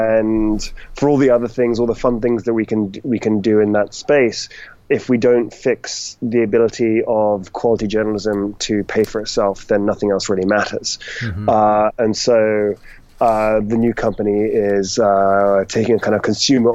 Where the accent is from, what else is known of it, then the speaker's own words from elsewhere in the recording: United Kingdom; being British, I usually make up some kind of ridiculous remark around being semi-retired.